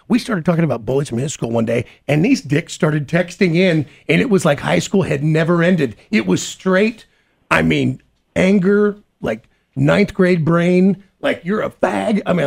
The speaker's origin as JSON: {"language": "English", "region": "Kansas", "country": "United States", "said": "Yeah, but, you know, I'm from Kansas. We're fine."}